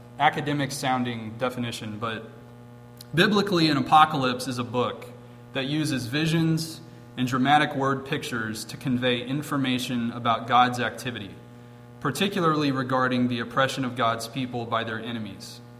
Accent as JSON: {"language": "English", "region": "Virginia", "country": "United States", "tie": "born or raised there", "said": "There was like one gas station in my hometown in Virginia where the pump stopped working, but that was the extent of the damage."}